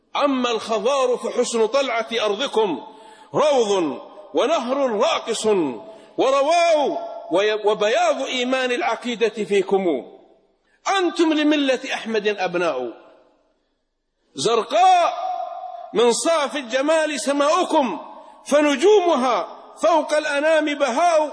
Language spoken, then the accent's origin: Arabic; Saudi Arabia; أنا وإخواني من السعودية